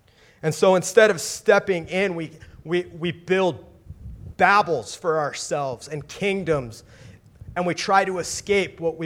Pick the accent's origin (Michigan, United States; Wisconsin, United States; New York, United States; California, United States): California, United States; They maybe know I'm from California.